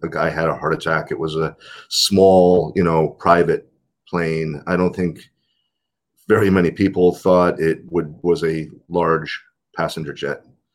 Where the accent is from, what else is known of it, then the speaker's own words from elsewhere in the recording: Connecticut, United States; Cool. I grew up in Connecticut. I was not a good kid when I was early teens